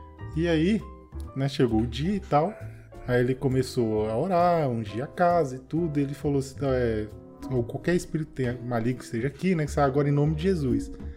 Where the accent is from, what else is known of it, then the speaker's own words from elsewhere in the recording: Maceió, Alagoas, Brazil; born there; now in Brasília, Brazil; Eu não sou de Brasília, né? Eu nasci em Maceió. Quando a gente mudou pra Brasília, foi anos 2000, 2001, mais ou menos.